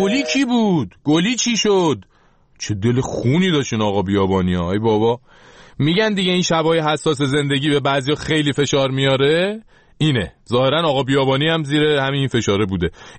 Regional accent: Iran

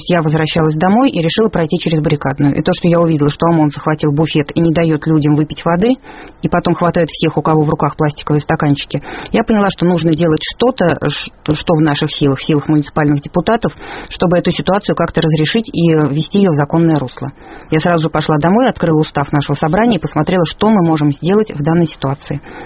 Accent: Ryazan, Ryazan Oblast, Russia; born there; я сама родилась в Рязани, так что мне приятно пообщаться с земляком.

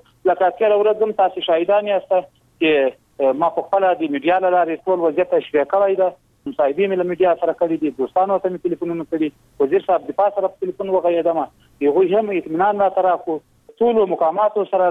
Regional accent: Afghanistan; زه په دې ډېر افتخار کوم چې زه یو افغان یم او له دې خاورې دفاع کوم.

